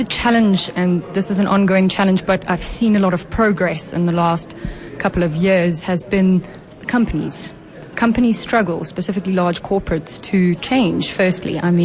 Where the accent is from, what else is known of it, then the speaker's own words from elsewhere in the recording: Eastern Cape, South Africa; So I grew up in the Eastern Cape, went to high school in Bloemfontein.